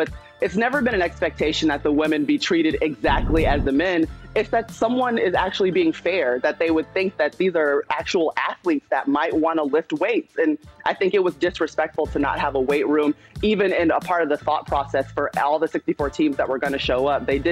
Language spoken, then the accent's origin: English; Atlanta, Georgia, United States; because I'm from Atlanta, we're going to start in Atlanta